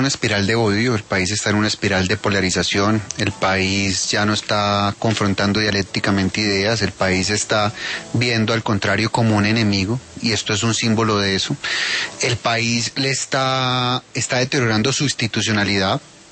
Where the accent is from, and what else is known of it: Colombia